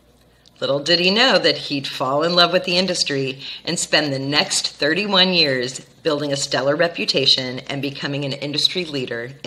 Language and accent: English; Laguna Beach, California, United States; Tom's mission included my hometown of Laguna Beach. So it's possible that he rode his bike past my childhood home.